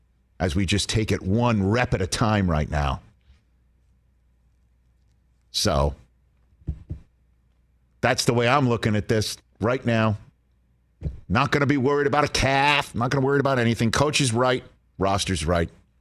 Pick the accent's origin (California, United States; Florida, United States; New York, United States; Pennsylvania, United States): New York, United States; Staten Island; Mike, I'm from Staten Island.